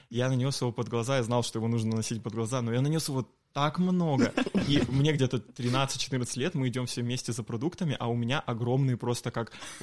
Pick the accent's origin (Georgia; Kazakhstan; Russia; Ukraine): Russia; Solikamsk, Perm Krai; now in Yekaterinburg, Russia; Я вообще родом из Соликамска, потом жил в Перми, и в Перми как раз начал этим заниматься, и затем я уже переехал сюда